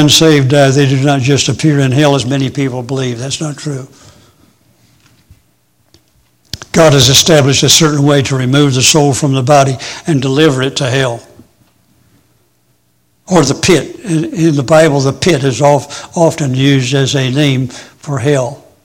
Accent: Florida, United States; Someone asked me a while ago if I knew anything about hurricanes, because I'm from Florida.

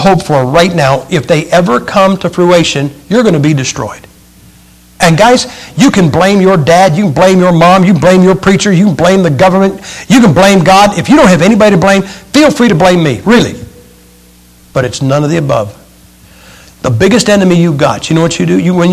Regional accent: Massillon, Ohio, United States; that car is sitting in my hometown of Massillon, Ohio.

